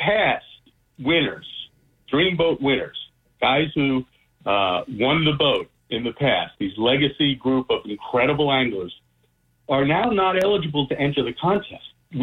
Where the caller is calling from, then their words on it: Long Island, New York, United States; I'm calling from Long Island.